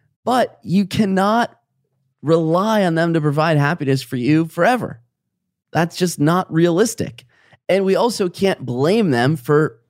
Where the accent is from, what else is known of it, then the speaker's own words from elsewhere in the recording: Midwest, United States; I have experienced more living on both coasts, growing up in the Midwest.